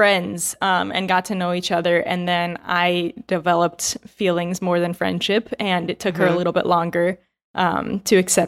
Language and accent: English; United States; now in Taiwan; I'm American. And my wife, May, is Taiwanese. We live in Taiwan